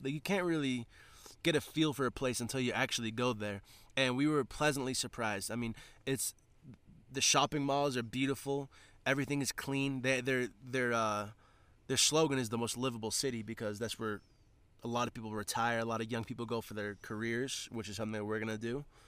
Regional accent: New England, United States; because we're from New England, we've become, like, very big national park enthusiasts.

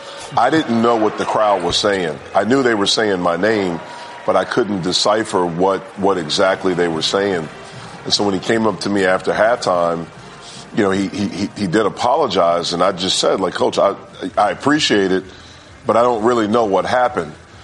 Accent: North Carolina, United States; You know, for me, growing up in North Carolina, I always was a fan of the Duke-Carolina rivalry.

